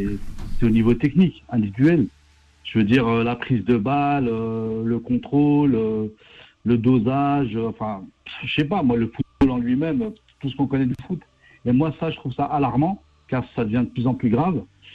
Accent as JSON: {"language": "French", "town": "Lyon", "region": "Auvergne-Rhône-Alpes", "country": "France", "said": "moi je suis lyonnais"}